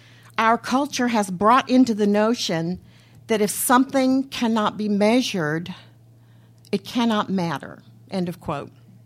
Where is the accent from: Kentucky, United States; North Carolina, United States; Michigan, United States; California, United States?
California, United States; Redding; I'm from Redding, California, and I drove down here today. So I come from a very different perspective from a very rural part of our state.